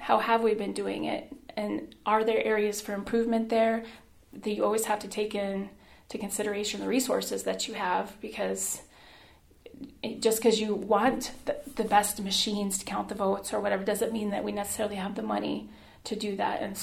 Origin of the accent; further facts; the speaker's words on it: Buffalo, New York, United States; well, I am from the Buffalo community